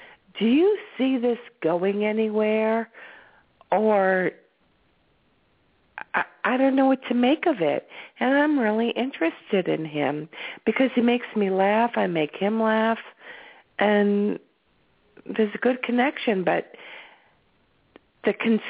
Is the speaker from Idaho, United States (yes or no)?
no; Massachusetts, United States; I'm from Massachusetts.